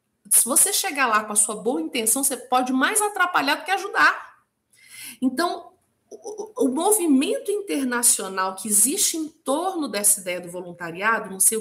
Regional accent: Brasília, Federal District, Brazil; Eu sou daqui de Brasília

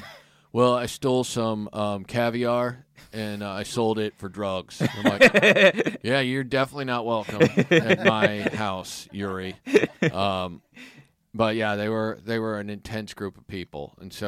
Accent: Kansas, United States; I grew up in Kansas, mm-hmm. and I grew up in the suburbs, but we're pretty close to where things get rural.

